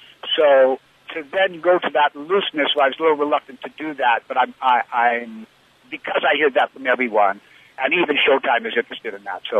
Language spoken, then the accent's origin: English; Winnipeg, Manitoba, Canada; So the next question was, do you know where I'm from? I'm from Winnipeg.